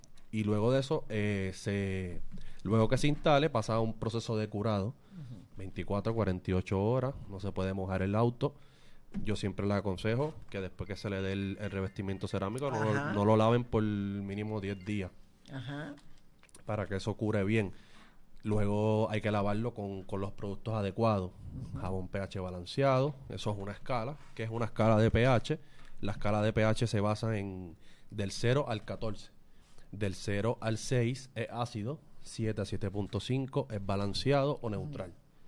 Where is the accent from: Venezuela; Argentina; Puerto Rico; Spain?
Puerto Rico; Quebradillas; Mira, yo soy de Quebradilla. Estoy en el pueblo de Quebradilla.